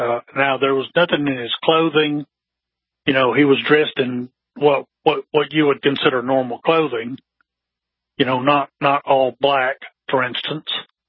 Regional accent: Alabama, United States; also born or lived in Chicago; Well, I started in Chicago because I was born in Chicago, but my family moved to Alabama when I was in junior high school age.

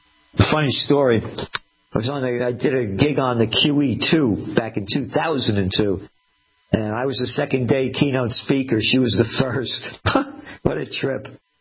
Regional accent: United States; It was a disgrace to me as an American.

